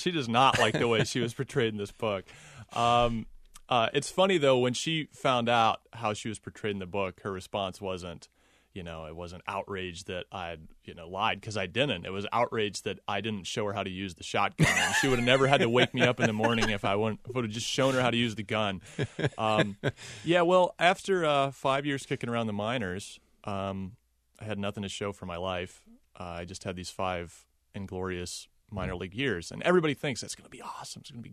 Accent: Ohio, United States; Like, I grew up in Indians country. I don't like the Indians. I like Ohio State.

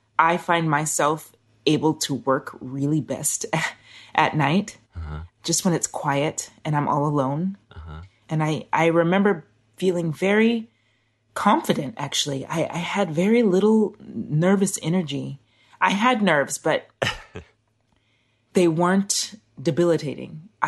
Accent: Washington, United States; because I'm from Washington State, it's often gray and rainy.

